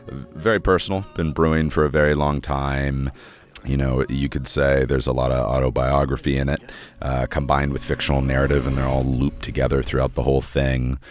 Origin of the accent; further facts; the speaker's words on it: Spring, Texas, United States; also born or lived in Austin, Texas; I grew up in Spring, Texas, on the outskirts of Houston, and a bit going back and forth between Spring and Austin.